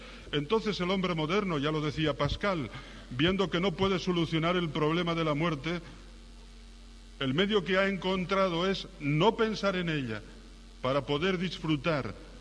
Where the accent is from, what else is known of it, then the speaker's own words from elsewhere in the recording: Pyrenees, Spain; Estaba confesando en un santuario de mi tierra, en las montañas de mi tierra del Pirineo.